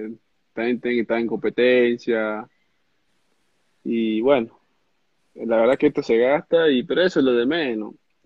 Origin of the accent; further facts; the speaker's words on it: Tucumán, Argentina; Me gustaba de chiquito y era acá en Tucumán